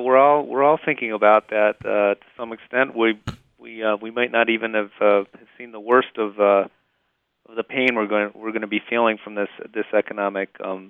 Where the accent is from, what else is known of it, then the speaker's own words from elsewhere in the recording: United States; now in Montreal, Canada; although I live in Montreal, I'm an American as well